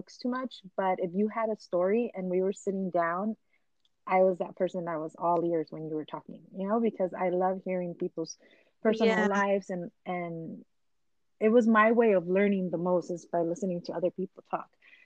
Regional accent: Los Angeles, California, United States; Like I said, I grew up in LA in Hollywood, right in the heart of Hollywood.

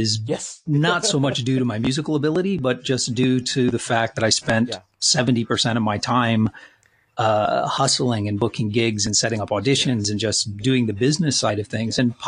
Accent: Washington, District of Columbia, United States; I grew up with that. I grew up in D.C.

